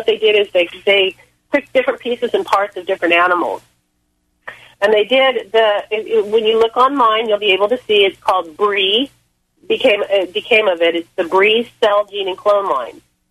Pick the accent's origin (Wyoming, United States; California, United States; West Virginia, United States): California, United States; I'm from Southern California. I was in the L.A. area, which is where this happened.